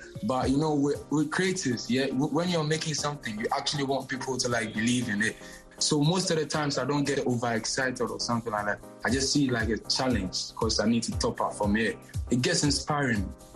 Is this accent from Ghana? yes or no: yes; Konongo Zongo, Ashanti, Ghana; I grew up in Konongo Zongo. Like, Zongos are like the slummy part of the hood.